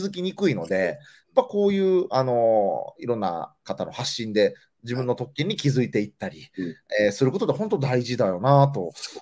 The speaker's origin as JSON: {"language": "Japanese", "region": "Kansai", "country": "Japan", "tie": "born or raised there", "said": "で、関西で育って、それを笑いとして伝える。"}